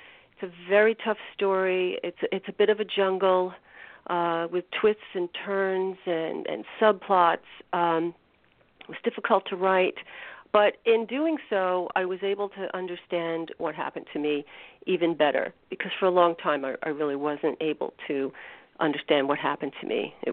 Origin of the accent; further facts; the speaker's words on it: Manhattan, New York, United States; I was born in Manhattan, and we were living on Central Park West on between 106th and 107th Street in the early 60s.